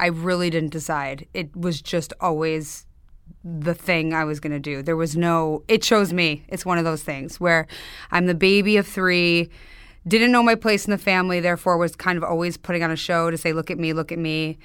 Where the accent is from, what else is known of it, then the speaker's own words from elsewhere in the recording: Highland Park, Illinois, United States; accent: Chicago; In Chicago, outside Chicago, Highland Park. It's a North Shore suburb.